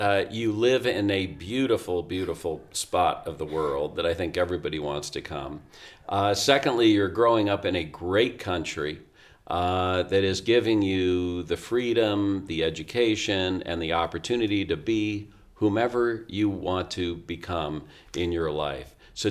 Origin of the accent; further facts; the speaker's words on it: California, United States; Well, in my case, I'm pretty informal because I'm from California, so I don't really stand on ceremony.